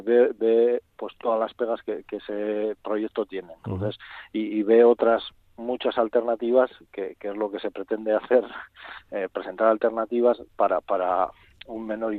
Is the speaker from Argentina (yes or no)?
no; Basque Country, Spain; mi pueblo ahora mismo pues está creciendo mucho, crecemos en torno a dos núcleos muy fuertes como son Lledó y Amurrio